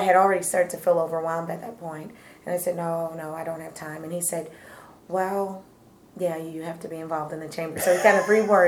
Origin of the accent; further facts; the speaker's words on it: Buffalo, New York, United States; whether it's because we're both from Buffalo or whatever the reason